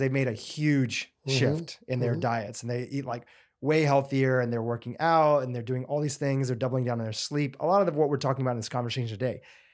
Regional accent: Kenya; born there; I wasn't born in India. Neither were you, but I was born in Kenya. My grandparents, my parents are all born in Gujarat.

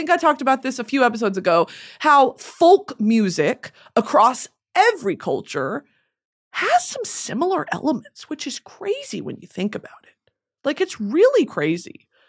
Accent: New England, United States; 'Cause I grew up in New England.

